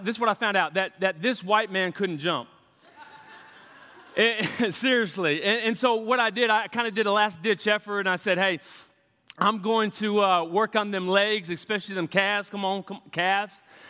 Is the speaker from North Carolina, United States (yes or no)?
no; Texas, United States; Come on, because I'm from Texas, but they lost.